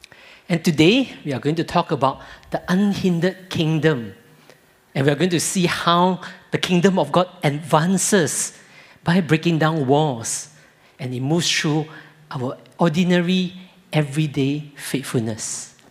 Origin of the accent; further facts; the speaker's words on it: Ipoh, Perak, Malaysia; So Joyce is a Singaporean and I'm from Ipoh. So, if you know Ipoh, I'll describe Ipoh as a place of flowing kopi and good food.